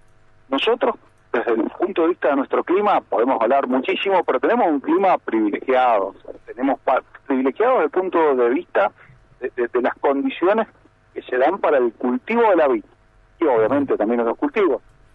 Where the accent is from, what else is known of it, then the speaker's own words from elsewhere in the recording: Mendoza, Argentina; Seguramente se debe notar en mi acento. Nací en Mendoza, me formé en Mendoza